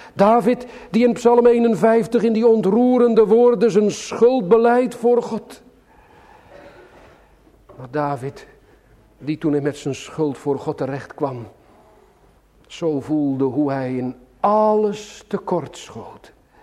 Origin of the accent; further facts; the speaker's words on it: Sliedrecht, South Holland, Netherlands; born there; Sliedrecht, mijn geboorteplaats